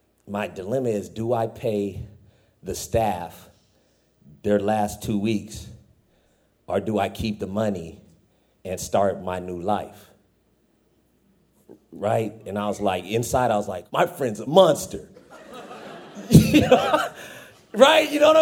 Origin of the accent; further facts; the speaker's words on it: Fresno, California, United States; Like, I'm from, not in my town, I'm from Fresno.